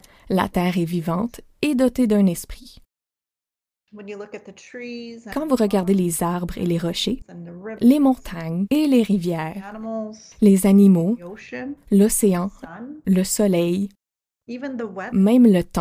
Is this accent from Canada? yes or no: yes; Sturgeon Lake, Saskatchewan, Canada; Je viens de Première Nation de Sturgeon Lake, en Saskatchewan.